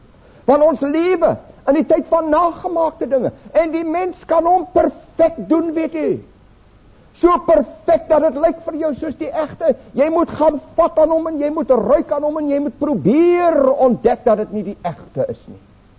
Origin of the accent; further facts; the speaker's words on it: Namibia; now in South Africa; is nou hier in die pragtige ou Bosveld van Transvaal en die ander dele van Transvaal, maar ek kom uit Suidwes uit